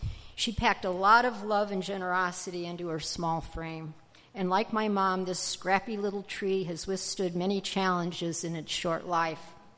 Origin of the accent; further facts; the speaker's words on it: Indianapolis, Indiana, United States; My brothers and I grew up in the Indianapolis suburbs, which were becoming prevalent in the 1950s with baby boomers bursting into mid-century.